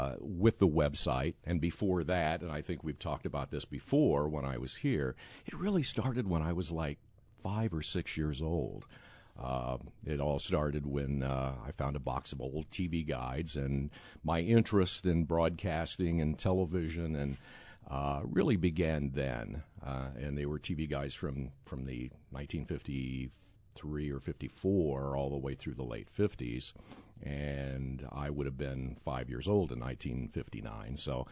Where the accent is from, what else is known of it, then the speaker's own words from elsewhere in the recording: Taylorville, Illinois, United States; I was in Taylorville.